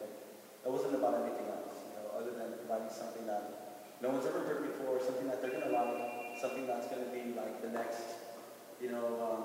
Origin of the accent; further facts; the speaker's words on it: El Cerrito, California, United States; I'm a DJ from El Cerrito.